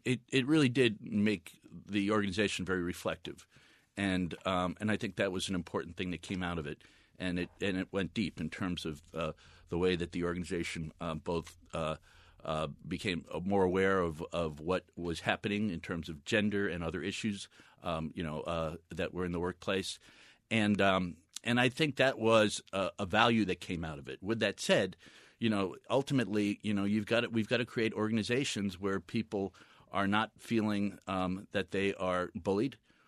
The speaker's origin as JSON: {"language": "English", "town": "Long Island", "region": "New York", "country": "United States", "tie": "born or raised there", "said": "you asked earlier about my growing up in Long Island"}